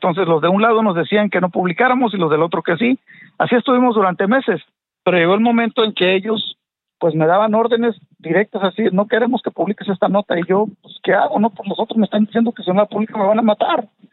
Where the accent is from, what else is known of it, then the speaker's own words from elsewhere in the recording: Mexico; y tenemos que, como mexicanos, acortar esas distancias